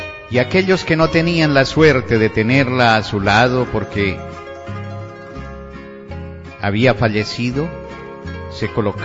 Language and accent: Spanish; Colombia; la fiesta de la madre en mi país, Colombia, la que yo viví, de aquella que tuve la oportunidad de disfrutar en mi infancia